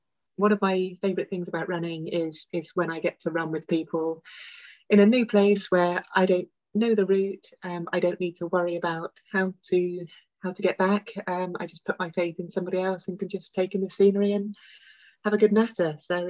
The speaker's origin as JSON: {"language": "English", "town": "Brixham", "region": "South West England", "country": "United Kingdom", "tie": "born or raised there", "said": "So I grew up in Brixham, which is about 25 minutes away from where I now live. So I grew up in Devon, spent my childhood here, and then went off to Birmingham."}